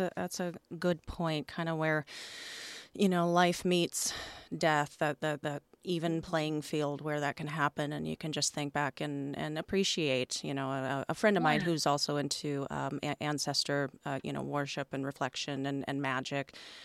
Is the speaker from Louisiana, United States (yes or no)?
yes; New Orleans, Louisiana, United States; because I am from New Orleans.